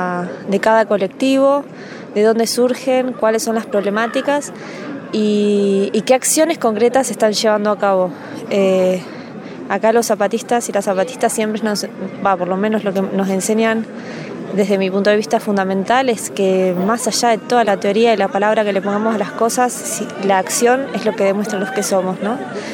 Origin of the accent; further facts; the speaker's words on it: Argentina; soy docente y periodista independiente, soy de Argentina y estoy en el encuentro de resistencia y rebeldía en el Caracol Morelia.